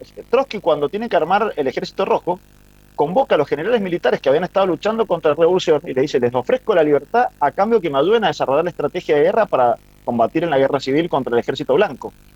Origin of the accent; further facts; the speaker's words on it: Argentina; los argentinos